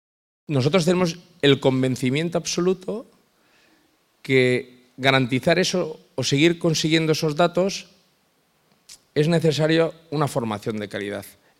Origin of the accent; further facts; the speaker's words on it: Valencian Community, Spain; Y lo que quiero es que en mi tierra, en la Comunidad Valenciana, de verdad, hayan oportunidades para la gente joven.